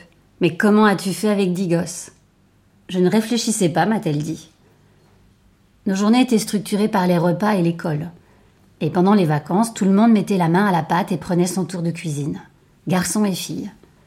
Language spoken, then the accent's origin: French; Cotonou, Littoral, Benin; a été contrainte, pour des raisons de santé, de venir séjourner chez nous à Cotonou.